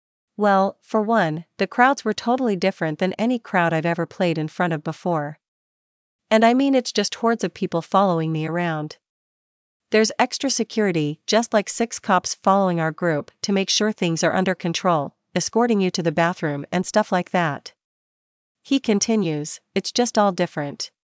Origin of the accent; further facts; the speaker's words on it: Canada; now in United States; there wasn't a lot available as a Canadian in the US.